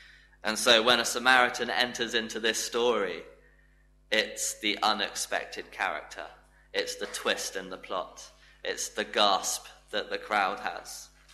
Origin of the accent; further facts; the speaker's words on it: England, United Kingdom; I was English, that was basically it. I'm English